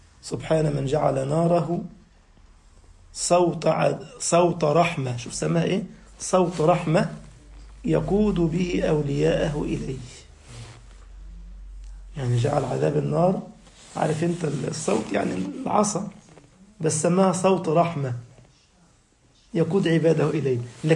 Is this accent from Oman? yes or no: no; Egypt; عندنا في مصر